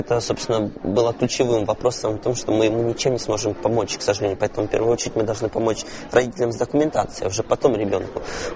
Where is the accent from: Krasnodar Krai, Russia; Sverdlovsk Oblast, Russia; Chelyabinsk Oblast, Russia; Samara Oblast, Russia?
Krasnodar Krai, Russia; Krasnodar; Я говорю: я из Краснодара.